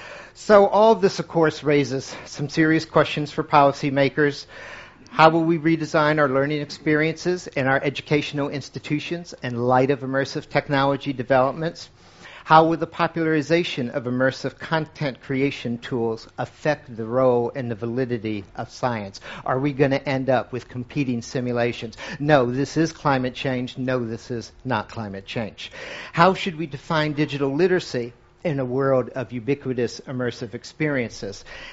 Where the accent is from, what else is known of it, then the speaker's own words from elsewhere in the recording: Midwest, United States; I grew up in the Midwest of America, okay?